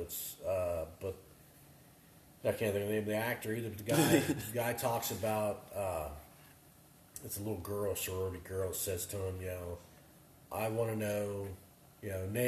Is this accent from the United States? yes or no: yes; United States; I don't care because I'm American.